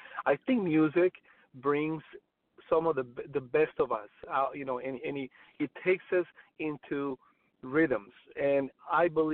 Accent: Colombia; I came from a very humble crib. I was born and raised in Colombia, in South America.

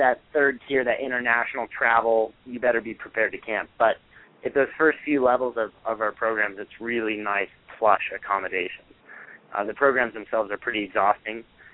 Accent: Montana, United States; To me, I grew up in Montana. I think our whole state's like twice as big as the Northeast.

